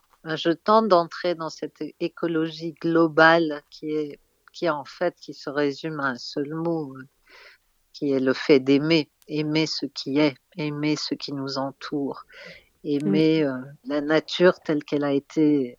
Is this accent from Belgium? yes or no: no; Russia; En tant que Russe, vous pensez bien que cette guerre me touche.